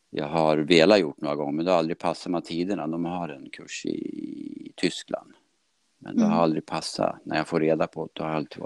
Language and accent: Swedish; Eskilstuna, Södermanland, Sweden; Jag bor i Högsjö. Jag kommer från Eskilstuna. Men jag bor på ett ställe som heter Högsjö nu utanför Vingåker. Sen tre år tillbaka.